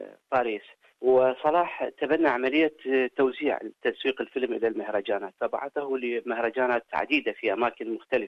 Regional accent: Samawah, Iraq; السماوة مدينة آمنة في جنوب العراق، هي مدينتي يعني مسقط رأسي التي أنا أرتبط بها بحب شديد جدا.

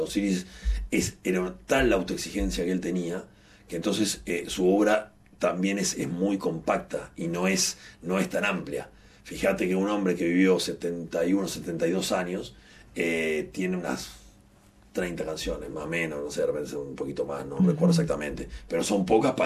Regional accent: Argentina; gente, en mi país, en Argentina, somos muy de estar muy tangueros

